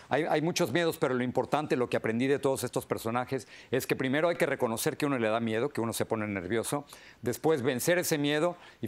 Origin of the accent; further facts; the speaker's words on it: Mexico; now in United States; como inmigrante mexicano, tengo una voz que otros inmigrantes no tienen